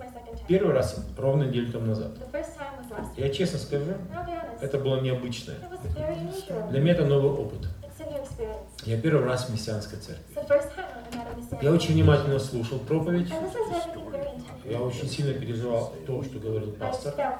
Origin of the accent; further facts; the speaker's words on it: Siberia, Russia; Мы из Сибири.